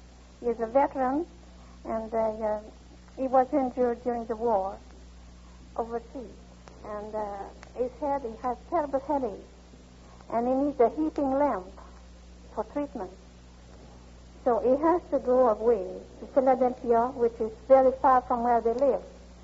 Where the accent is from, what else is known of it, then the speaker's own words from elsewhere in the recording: Canada; now in Schwenkville, United States; From Canada.